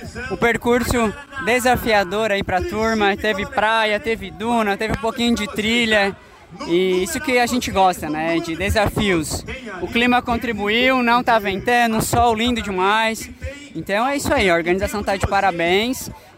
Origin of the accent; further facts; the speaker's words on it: Tubarão, Santa Catarina, Brazil; Então, eu sou de Tubarão